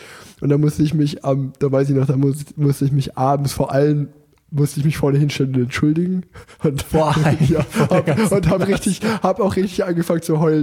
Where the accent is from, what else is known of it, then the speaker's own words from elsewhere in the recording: Unna, North Rhine-Westphalia, Germany; ihr müsst euch vorstellen, in Unna, wo ich groß geworden bin, da gab es mal so einen Bolzplatz.